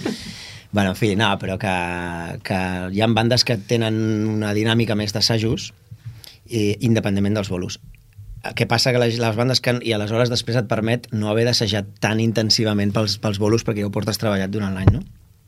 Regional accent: Catalonia, Spain; jo sóc català, penso en català, i amb això ja t'ho dic tot, però no tinc cap inconvenient, tinc una sort brutal de ser bilingüe 100%

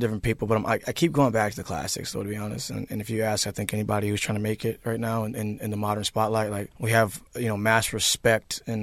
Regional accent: Seattle, Washington, United States; I grew up in the Central District in Seattle, Washington, and in the early 90s and 80s, and that was a place where it was predominantly black or mixed community

